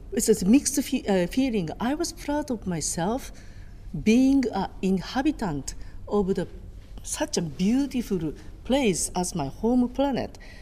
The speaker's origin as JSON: {"language": "English", "country": "Japan", "tie": "born there", "second_language": "English", "said": "So when I was born in Japan, that was after the World War II."}